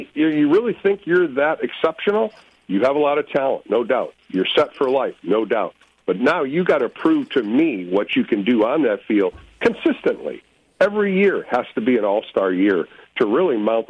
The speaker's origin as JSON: {"language": "English", "region": "Ohio", "country": "United States", "tie": "born or raised there", "lives_now": "California, United States", "said": "and I grew up in Ohio. I didn't really know a lot about it because I really didn't follow California teams because of the Midwest and the West Coast."}